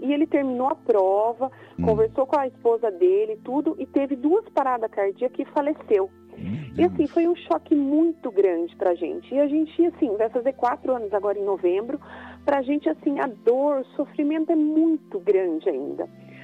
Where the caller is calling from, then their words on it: Mogi Mirim, São Paulo, Brazil; Mogi Mirim, interior de São Paulo.